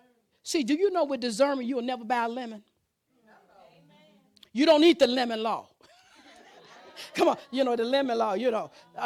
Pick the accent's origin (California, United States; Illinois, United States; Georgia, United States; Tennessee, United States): Illinois, United States; Chicago; I grew up in Chi-Town. I knew where all the streets were. I knew the streets not to go on. I mean, I knew Chicago, but guess what? And that's where all my relatives were.